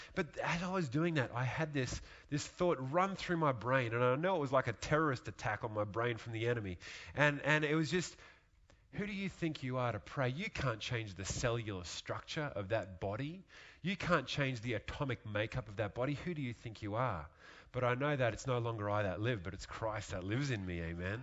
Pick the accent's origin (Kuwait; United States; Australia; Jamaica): Australia; When I grew up in Australia, all the movies that we watched came out of America.